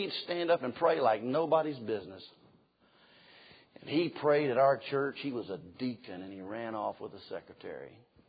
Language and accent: English; the South, United States; I'm from the South, and there is a formula